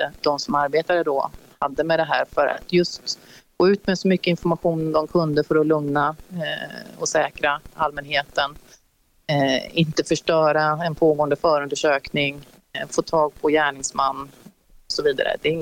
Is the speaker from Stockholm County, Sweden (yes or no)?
no; Gothenburg, Västra Götaland County, Sweden; Jag är från Göteborg, så jag hade jobbat på